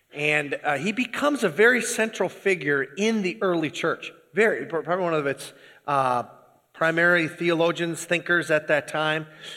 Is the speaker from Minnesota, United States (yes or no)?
yes; Minnesota, United States; Anyway, Iron Rangers don't cry, but I do, so I don't know how that works.